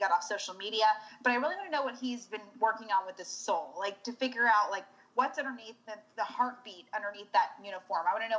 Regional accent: Reno, Nevada, United States; growing up in Reno, I was around AAA, so I was always watching my little babies.

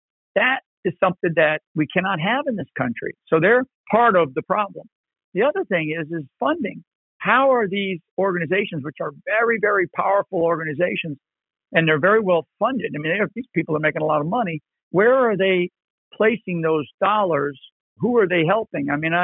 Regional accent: United States; I watched pieces of both of them just to, as an American, because I'm interested.

